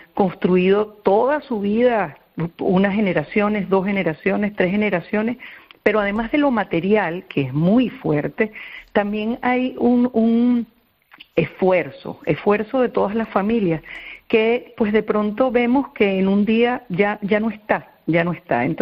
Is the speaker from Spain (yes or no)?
no; Venezuela; Yo soy venezolana palmera. Nosotros en Venezuela tuvimos una tragedia inmensa en Vargas.